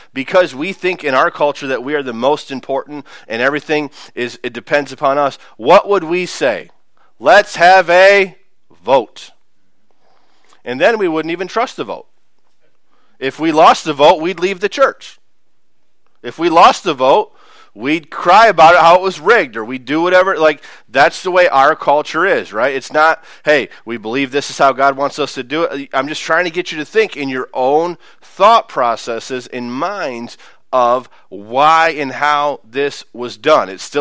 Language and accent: English; United States; As an American, I read this and I think to myself